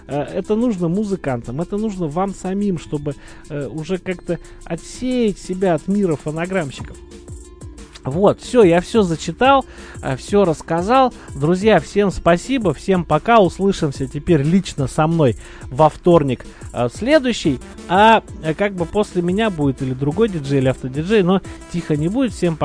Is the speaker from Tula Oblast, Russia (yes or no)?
yes; Tula, Tula Oblast, Russia; also born or lived in Belozersk; Вот, не, я на самом деле туляк. Я туляк, просто пришлось пожить в Белозерске очень долгое время. И потом я вернулся на родину, наконец-то.